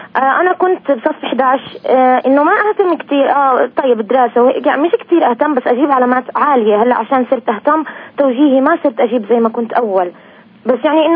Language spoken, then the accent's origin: Arabic; Jerusalem, Palestine; من القدس.